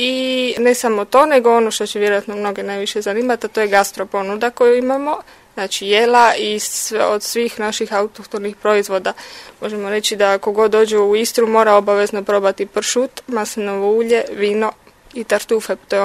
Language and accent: Croatian; Poreč, Istria County, Croatia; ja dolazim iz Poreča, znači jednog jako lijepog grada u Istri, na zapadnoj obali Istre.